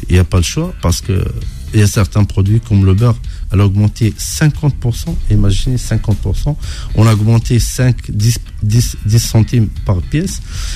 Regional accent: Matmata, Gabès Governorate, Tunisia; Pour moi, je suis d'origine de Matmata

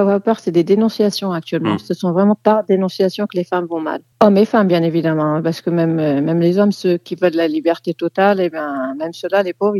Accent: France; Moi, oui, en tant que Française

